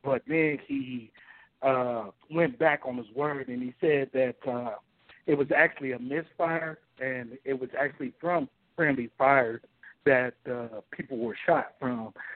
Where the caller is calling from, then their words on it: Cincinnati, Ohio, United States; I'm calling from Cincinnati.